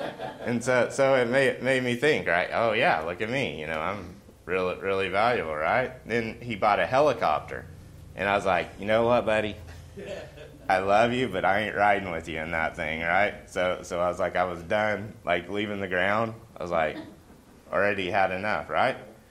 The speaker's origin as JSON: {"language": "English", "region": "Oklahoma", "country": "United States", "said": "I'm from Oklahoma, right? In our lakes, we don't have tides, right?"}